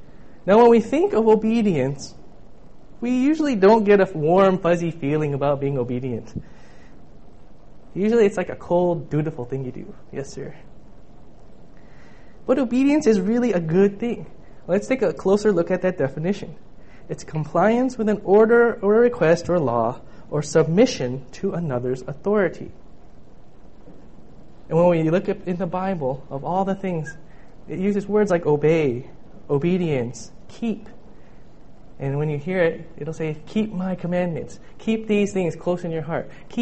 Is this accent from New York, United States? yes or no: no; Troy, Michigan, United States; I grew up in Troy in Bloomfield Hills. And I went to Losser High School.